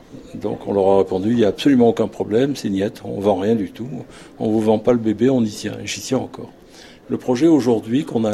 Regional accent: Nice, Provence-Alpes-Côte d'Azur, France; now in Paris, France; je suis niçois, je suis monté à Paris.

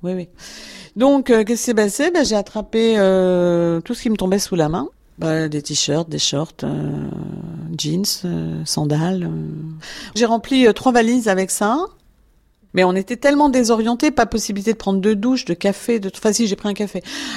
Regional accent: France; Nous sommes des Français comme tous les autres.

